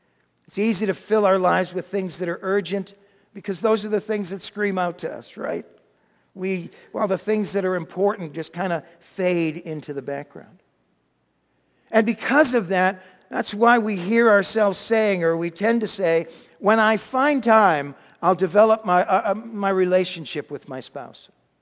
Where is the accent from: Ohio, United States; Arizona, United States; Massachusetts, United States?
Massachusetts, United States; Now, I'm really going somewhere with this, but I'm from Massachusetts.